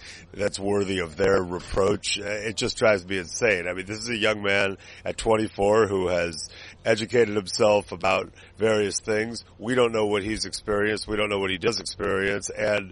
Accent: California, United States; After all, I'm from California. It's very bright.

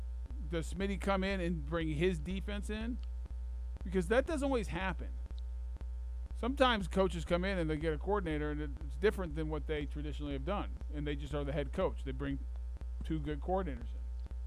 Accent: Colorado, United States; I'm from Colorado.

